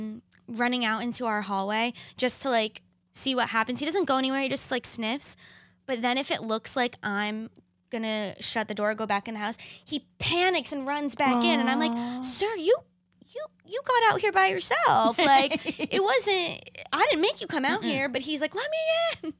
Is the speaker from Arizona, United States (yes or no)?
yes; Arizona, United States; I grew up in Arizona. That would just walk around downtown Phoenix with sunglasses on